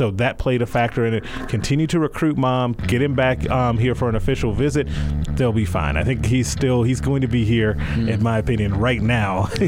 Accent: Chicago, Illinois, United States; I didn't eat ranch with pizza, because I'm from Chicago.

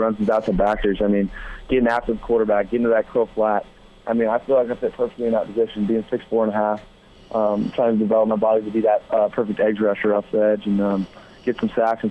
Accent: California, United States; born there; also born or lived in London, United Kingdom / Chicago; I was born in California. I moved to London. That was the toughest transition just because the people are so different. But then I moved to Chicago and then back to California.

